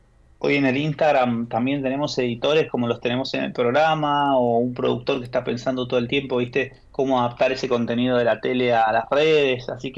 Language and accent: Spanish; Mendoza, Argentina; soy mendocino y estoy acostumbrado a ver la montaña